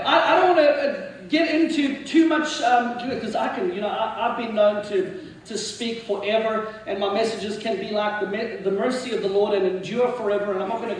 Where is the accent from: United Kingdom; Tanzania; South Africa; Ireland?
South Africa; also born or lived in Mauritius; now in Florida, United States; By the way, I grew up in South Africa, of course, as you heard. And also, I grew up on a little island off in the Indian Ocean called Mauritius.